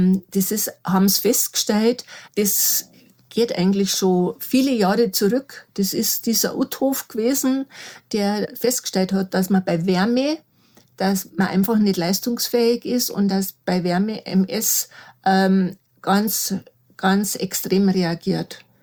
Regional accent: Rosenheim, Bavaria, Germany; bin ja aus Rosenheim

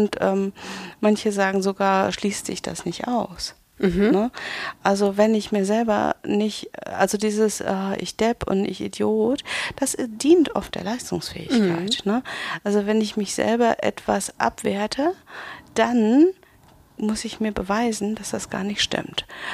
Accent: Spessart, Germany; Wir kommen beide aus Spessart-Bergdörfern

